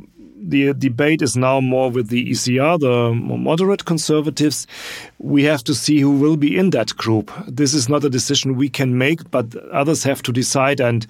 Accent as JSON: {"language": "English", "country": "Germany", "said": "my home country, Germany, is the most prominent one."}